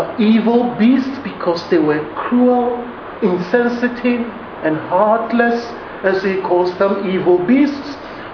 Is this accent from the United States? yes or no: no; Ghana; And you know, us all Ghanaians, we do this.